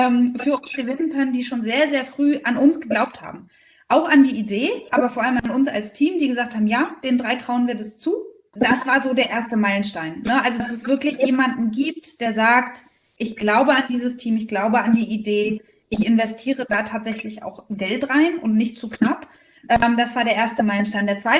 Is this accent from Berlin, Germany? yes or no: yes; Berlin, Germany; now in Rostock, Germany; ich bin gar kein gebürtiger Fischkopf, sondern ich komme eigentlich aus Berlin. Aber bin ja 2014 nach Rostock gezogen.